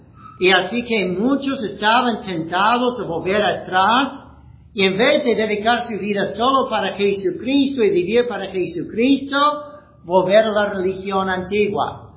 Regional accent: Ohio, United States; En el sur de Ohio, yo soy de Ohio

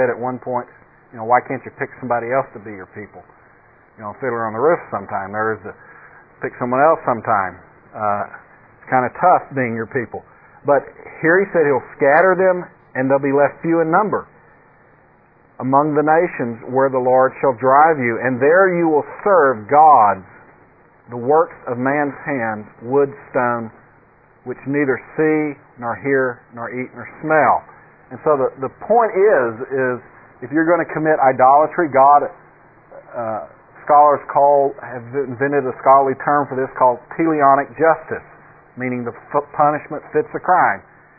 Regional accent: Texas, United States; I'm from Texas. Doesn't mean I know much about horses

